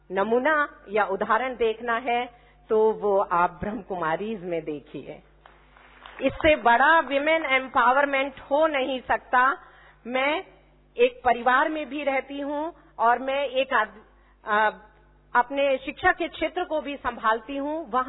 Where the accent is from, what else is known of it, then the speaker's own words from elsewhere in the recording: Rajasthan, India; क्योंकि मैं राजस्थान में ही पली बड़ी हुई हूँ, यहीं पे मेरे पिताजी सर्विस किया करते थे